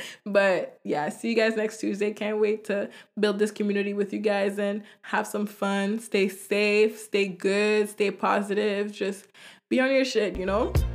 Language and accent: English; Montreal, Quebec, Canada; if you want to be hood with it or whatever. I'm 22. I'm from Montreal.